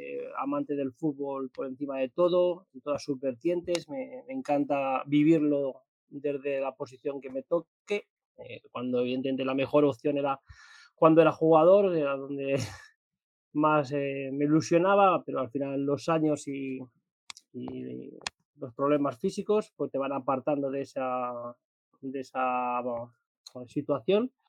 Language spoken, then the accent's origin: Spanish; Madrid, Community of Madrid, Spain; soy entrenador nacional UEFA Pro, soy madrileño de nacimiento y de adopción, de todo. Vivo y hago toda mi vida aquí desde el centro